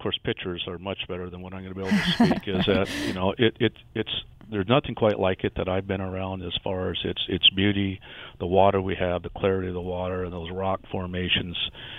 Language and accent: English; Spearfish, South Dakota, United States; I grew up in Spearfish, so there's people there that I knew forever and haven't seen forever.